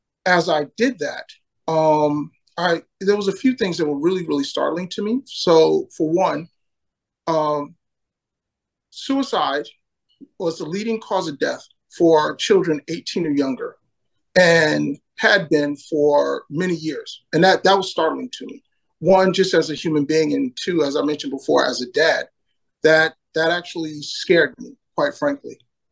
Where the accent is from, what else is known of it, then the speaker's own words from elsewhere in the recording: New York City, New York, United States; also born or lived in Maryland / South Carolina / Texas; I got to see the world from the perspective of a military brat, and I got to see it from the, growing up in New York City perspective, which is always a bit interesting.